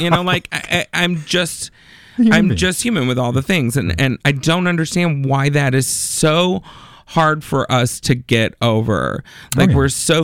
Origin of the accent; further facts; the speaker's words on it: Texas, United States; I grew up in Texas in a very small town, very Southern Baptist / very conservative Christian.